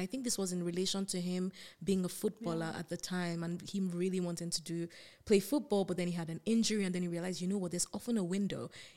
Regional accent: Nigeria; now in United Kingdom; I'm an immigrant. Like, I came from Nigeria, yeah, to the UK 5 years ago.

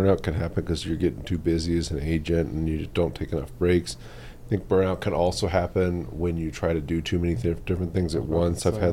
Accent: Kentucky, United States; No, I'm from Kentucky.

